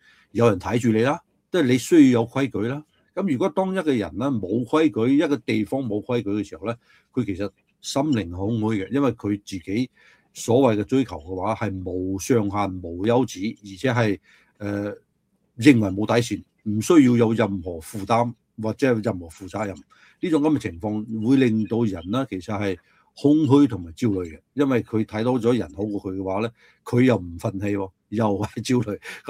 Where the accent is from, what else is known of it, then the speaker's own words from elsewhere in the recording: United States; 其實佢嘅政府係不斷咁限制緊老百姓，即係我哋美國人嘅權力㗎